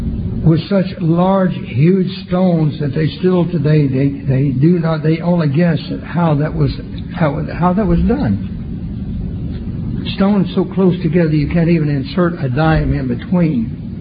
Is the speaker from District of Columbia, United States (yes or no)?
no; Oklahoma, United States; when I was a young lad growing up in Oklahoma, out in the cotton fields.